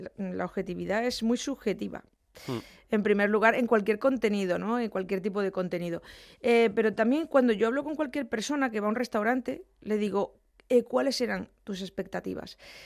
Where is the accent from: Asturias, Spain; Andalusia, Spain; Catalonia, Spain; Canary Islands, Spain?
Andalusia, Spain; ya no solo hablar de mi pueblo, obviamente, los pedroches, ¿cómo son?